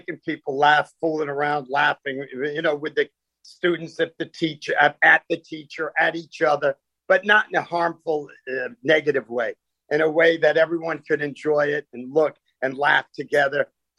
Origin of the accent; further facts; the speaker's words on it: Queens, New York, United States; Well, I grew up in the Queens, New York, a suburb of New York City. And we were poor. We were poor kids.